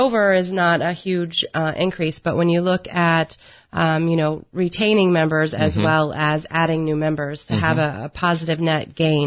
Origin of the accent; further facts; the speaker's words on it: Florida, United States; I am. I was born and raised in Volusia County.